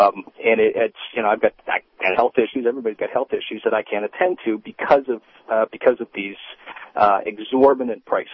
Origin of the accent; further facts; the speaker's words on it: Canada; now in United States; We're both Canadian.